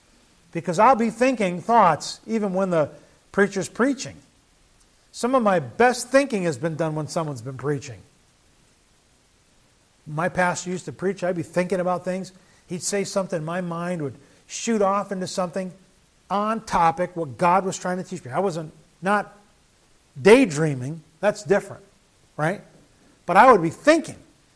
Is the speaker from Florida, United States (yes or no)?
no; Agawam, Massachusetts, United States; I remember growing up in Agawam, Massachusetts. We had a lot of traditions.